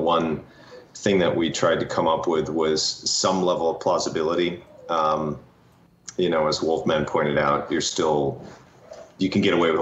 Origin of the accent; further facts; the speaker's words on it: Minnesota, United States; we grew up in Minnesota, and there was no entertainment business there really to speak of.